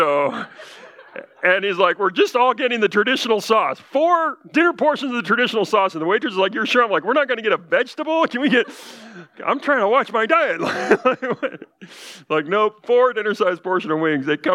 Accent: Colorado, United States; I grew up in Colorado.

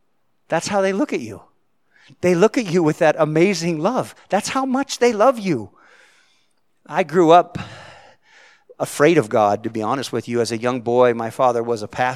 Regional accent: Salinas, California, United States; born there; I'm the youngest of five. I said before, I was born in Salinas, California.

